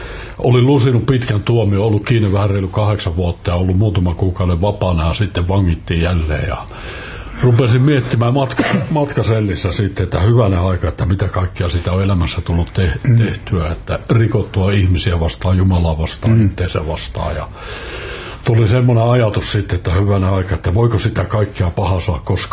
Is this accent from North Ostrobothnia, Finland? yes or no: no; Lappeenranta, South Karelia, Finland; born there; now in Helsinki, Finland; Tällä hetkellä asun tuossa Tapanin Vainiolla, mutta syntyisin olen Lappeenrannasta.